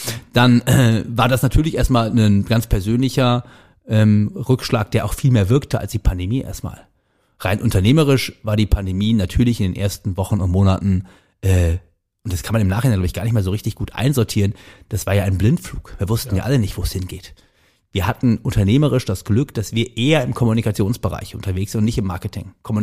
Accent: Cologne, North Rhine-Westphalia, Germany; Ich bin ja gebürtiger Kölner, insofern habe ich durchaus ein Faible zum Biertrinken quasi qua Historie.

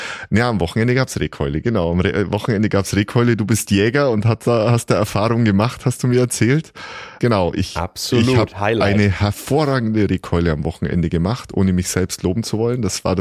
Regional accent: Bavaria, Germany; Ich komme ja aus dem Allgäu

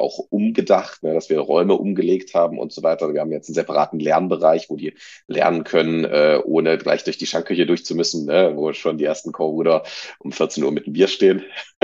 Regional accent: Sangerhausen, Saxony-Anhalt, Germany; aus Sangerhausen in Sachsen-Anhalt.

